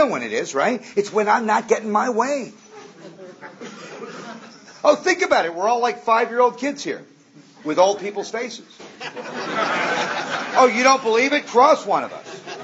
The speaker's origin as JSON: {"language": "English", "town": "Malibu", "region": "California", "country": "United States", "tie": "born or raised there", "said": "I grew up in Malibu. I want a yacht and a Learjet."}